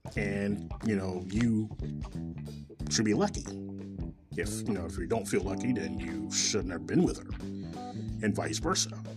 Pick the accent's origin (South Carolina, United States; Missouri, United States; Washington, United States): Missouri, United States; Kansas City; Coming live and right from Kansas City, Missouri, my hometown.